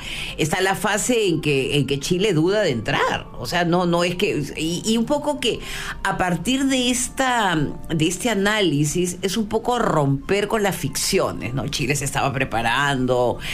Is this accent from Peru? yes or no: yes; Peru; Entonces yo creo que había que entrar a la guerra no como peruana, sino como una historiadora de la región, ¿no?